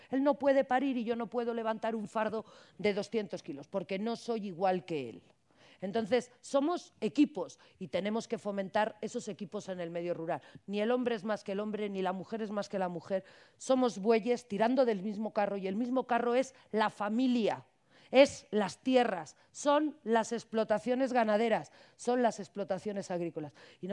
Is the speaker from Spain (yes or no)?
yes; Cantabria, Spain; os puedo garantizar que en mi tierra, que es Cantabria